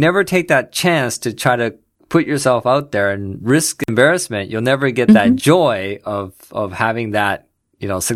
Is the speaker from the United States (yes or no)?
no; Canada; back in my home country of Canada